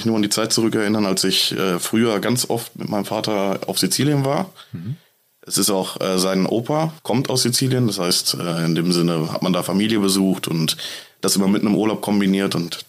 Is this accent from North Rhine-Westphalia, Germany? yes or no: yes; Bochum, North Rhine-Westphalia, Germany; also born or lived in Unna; Nee, geboren bin ich in Unna, aber ich bin seit meiner jungen Kindheit, also seit ich 1-2 Jahre alt bin, bin ich in Bochum.